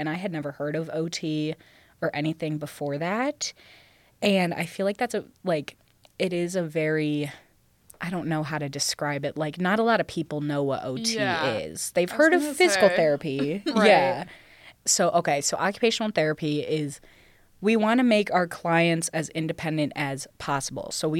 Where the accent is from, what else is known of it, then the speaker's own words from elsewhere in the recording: Sandusky, Ohio, United States; So Libby and I grew up in Sandusky, Ohio.